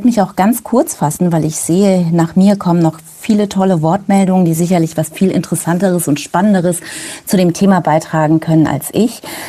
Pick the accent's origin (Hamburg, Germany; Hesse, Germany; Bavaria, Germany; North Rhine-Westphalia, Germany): Hesse, Germany; Bad Hersfeld; ich komme aus der Stadt Bad Hersfeld